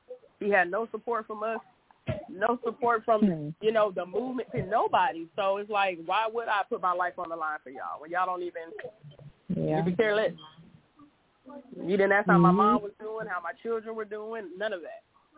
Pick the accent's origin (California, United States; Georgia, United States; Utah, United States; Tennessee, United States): California, United States; Compton; I'm one of them. I'm from Compton. I'm a third generation Crip.